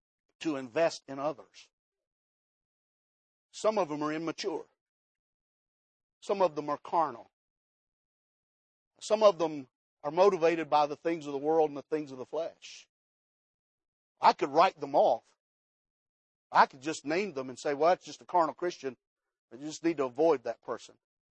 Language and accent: English; West Virginia, United States; Growing up in West Virginia, I heard